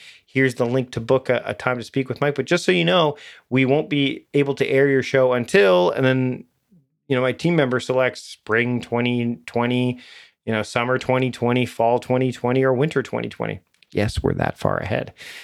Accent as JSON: {"language": "English", "region": "Ontario", "country": "Canada", "tie": "born or raised there", "said": "I grew up near Toronto, where it's, very much a live to work mentality."}